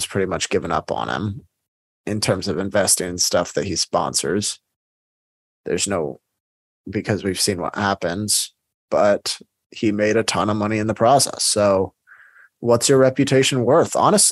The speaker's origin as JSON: {"language": "English", "country": "South Africa", "said": "I'm South African, so I was just curious. We have very big companies here that have gone international."}